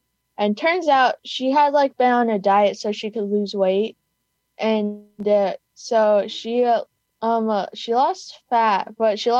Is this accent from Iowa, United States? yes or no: no; Hudson, New York, United States; I am from Hudson.